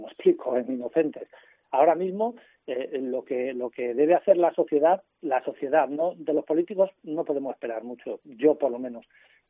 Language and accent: Spanish; Ciudad Rodrigo, Castile and León, Spain; now in Gipuzkoa, Spain; yo vivo en Guipúzcoa, soy de Ciudad Rodrigo